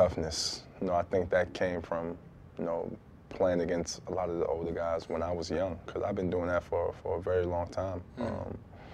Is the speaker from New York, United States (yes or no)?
yes; New York City, New York, United States; growing up in New York, being a New York City kid, you know, knowing the history of the Apollo